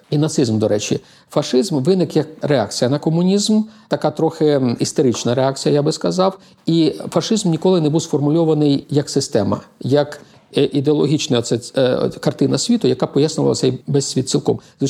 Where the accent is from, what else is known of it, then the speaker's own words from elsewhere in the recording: Cherkasy Oblast, Ukraine; Я сам з Черкащини